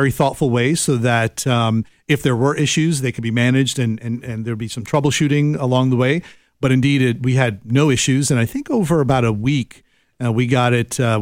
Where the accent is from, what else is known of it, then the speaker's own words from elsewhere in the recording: Miami, Florida, United States; I grew up in Miami.